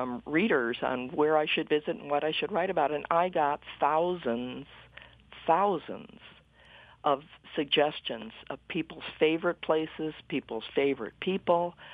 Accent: Detroit, Michigan, United States; born there; You know, I was born in Detroit and worked in Detroit for many years

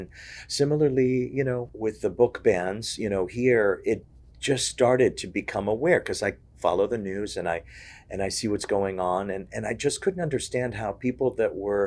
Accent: Haiti; Where I grew up in Haiti, there was censorship

